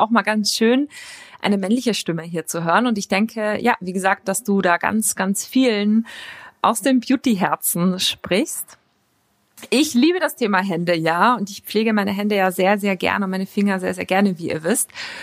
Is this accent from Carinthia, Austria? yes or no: yes; Klagenfurt, Carinthia, Austria; Sogar in meiner Heimatstadt Klagenfurt gibt es eines.